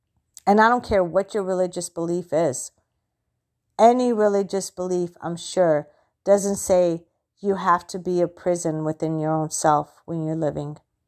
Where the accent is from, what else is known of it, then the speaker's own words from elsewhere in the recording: United States; I'm a U.S. citizen. I'm an American.